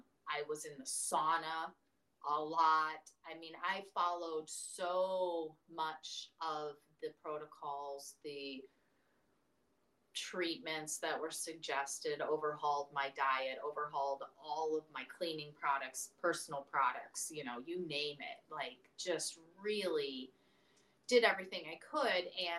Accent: Wisconsin, United States; And I grew up in Wisconsin.

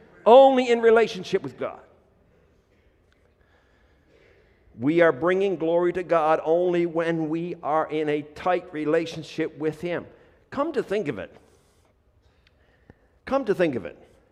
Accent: Newfoundland and Labrador, Canada; me growing up in Newfoundland, I never saw a vine in my life. Nobody grew grapes.

